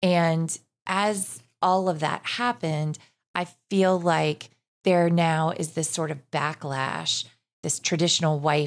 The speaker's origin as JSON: {"language": "English", "town": "Cincinnati", "region": "Ohio", "country": "United States", "tie": "born or raised there", "said": "you did some training in Cincinnati, my hometown."}